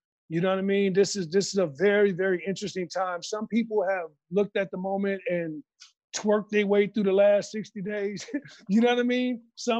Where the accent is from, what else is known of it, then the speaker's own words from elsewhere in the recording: Chicago, Illinois, United States; You know, I'm from Chicago. So growing up with Mike, you know, seeing all this stuff, I'm like, damn, I remember how the 90s was.